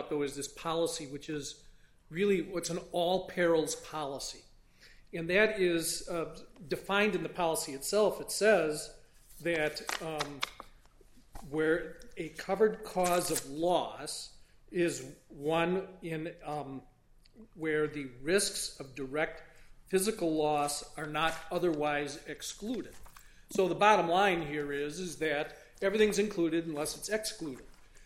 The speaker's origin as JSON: {"language": "English", "town": "Milwaukee", "region": "Wisconsin", "country": "United States", "said": "from Milwaukee, Wisconsin."}